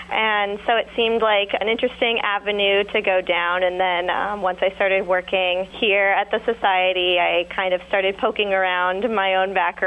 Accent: California, United States; I'm from Southern California.

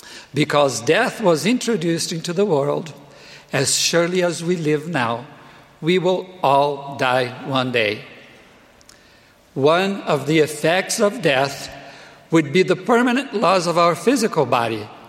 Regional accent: Brazil; English is a second language; moved away; Thus, I decided to go to my home country, Brazil, to find a wife.

